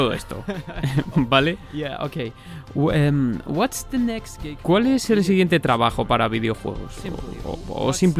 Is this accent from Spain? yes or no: yes; Spain; te debo pedir perdón por el inglés, porque estoy muy nervioso y sigo siendo español, además.